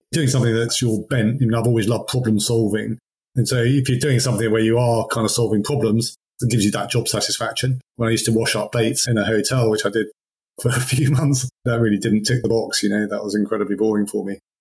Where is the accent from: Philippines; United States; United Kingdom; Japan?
United Kingdom; England; moved away as an adult; I landed in May and it was, as an Englishman, pretty nice weather.